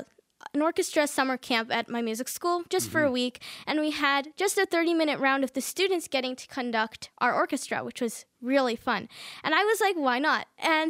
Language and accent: English; India; first language Kannada; English is a second language; My mother tongue is actually Kannada, but I always loved watching Indian soap operas or serials with my grandma.